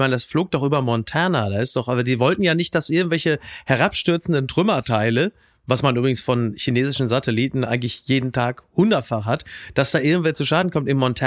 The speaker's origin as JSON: {"language": "German", "region": "North Rhine-Westphalia", "country": "Germany", "said": "Ja, ich komme aus dem Ruhrgebiet"}